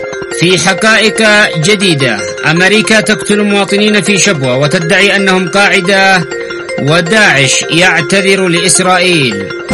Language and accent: Arabic; Yemen; نحن كشعب يمني سنحارب الفساد في مؤسسات الدولة